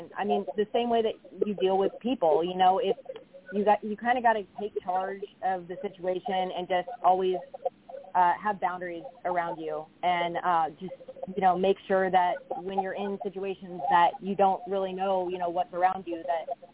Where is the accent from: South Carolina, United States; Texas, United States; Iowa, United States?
Texas, United States; now in California, United States; Like being a Texan in California, like I've noticed that I don't mind.